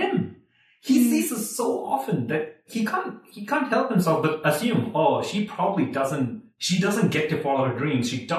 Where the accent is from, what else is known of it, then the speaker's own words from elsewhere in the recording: Thiruvananthapuram, Kerala, India; because I grew up in Trivandrum, and I don't think people would have been very accepting of a woman walking down the street